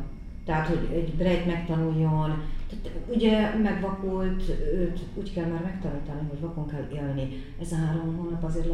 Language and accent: Hungarian; Budapest, Hungary; én pesti vagyok, nekem csak oda kellett menni és haza